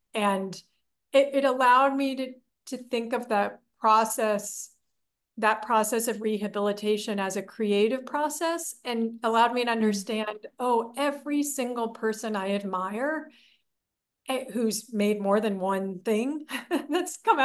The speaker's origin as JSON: {"language": "English", "region": "California", "country": "United States", "tie": "born or raised there", "said": "I knew her in high school as the comic artist in the free paper in the Bay Area where I grew up in California"}